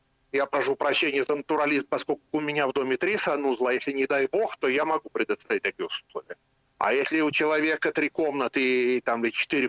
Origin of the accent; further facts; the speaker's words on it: Moscow Oblast, Russia; поскольку я сам вырос в Подмосковье, в квартире 50 метров с сестрой